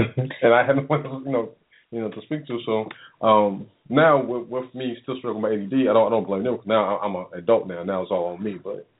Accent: Denver, Colorado, United States; And then growing up in Denver, where it's snow

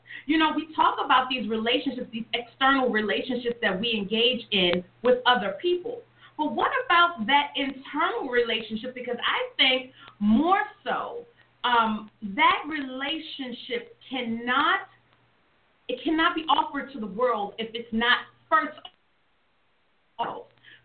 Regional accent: Brooklyn, New York, United States; now in Tennessee, United States; You know, I'm from Brooklyn, New York. I live in Tennessee.

